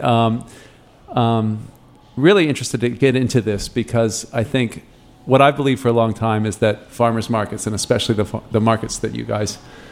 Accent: Iowa City, Iowa, United States; I'm from Iowa City.

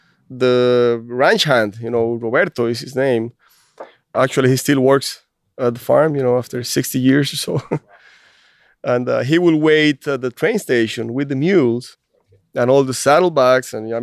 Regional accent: Central Valley, Costa Rica; I was born in the Central Valley, which is the main city of the country.

